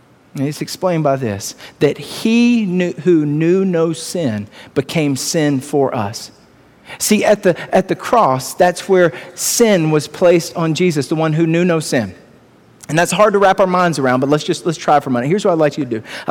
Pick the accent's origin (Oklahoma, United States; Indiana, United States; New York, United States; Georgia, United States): Georgia, United States; Lawrenceville; See, I grew up in Lawrenceville, born and raised in Gwinnett County